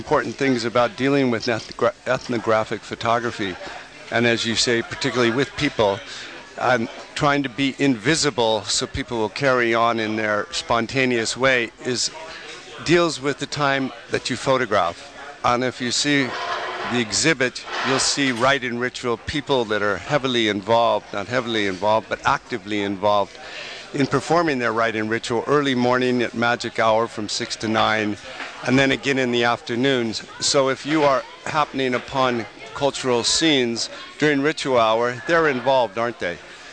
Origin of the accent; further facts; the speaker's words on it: Santa Fe, New Mexico, United States; I grew up in Santa Fe. What a place to grow up in. The light, the expanse, the cultural history.